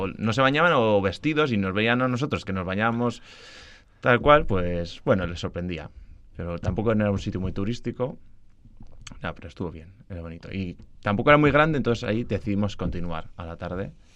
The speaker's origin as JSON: {"language": "Spanish", "town": "Villanueva de Valdegovía", "region": "Basque Country", "country": "Spain", "tie": "born or raised there", "said": "De Villanueva, de Valdegovía. Y claro, mi abuelo trabaja en la huerta"}